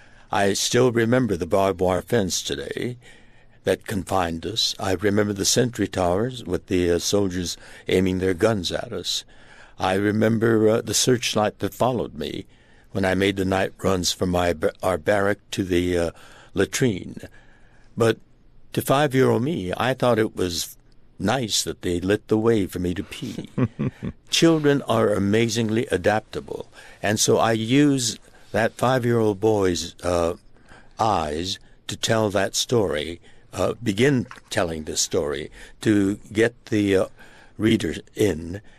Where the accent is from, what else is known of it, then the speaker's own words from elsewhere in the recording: United States; born there; My family was American. I was born here in the United States.